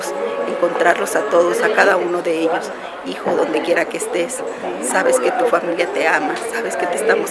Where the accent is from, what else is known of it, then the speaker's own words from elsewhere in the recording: Torreón, Coahuila, Mexico; vengo de Torreón, Coahuila.